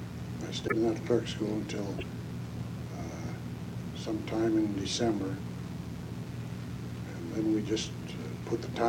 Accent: Girard, Ohio, United States; born there; I was born in Girard, Ohio, on January 13, 1893.

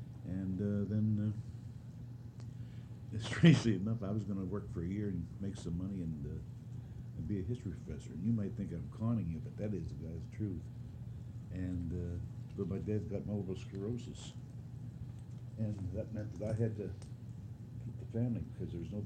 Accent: Struthers, Ohio, United States; also born or lived in Youngstown; Well, I was born in Youngstown, of course, St. Elizabeth's Hospital. Well, home was here on, at that time, was on 7th Street in Struthers.

